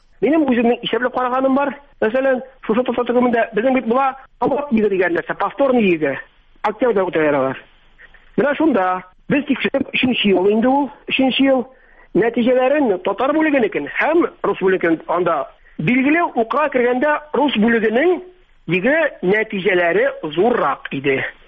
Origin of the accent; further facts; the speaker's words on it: Chutay, Tatarstan, Russia; Балтач районы Чутай авылы. Күп мурагда айтар инде мектеп түзүргә. Чөнки ул мектеп чынлап та иски инде. Мен оқыган мектеп ул.